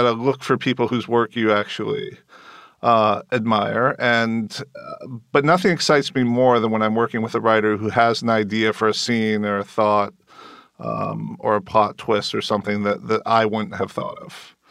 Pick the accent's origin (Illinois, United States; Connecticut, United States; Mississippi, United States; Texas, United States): Illinois, United States; Rockford; You know, I grew up in Rockford, Illinois. You're from the Midwest too.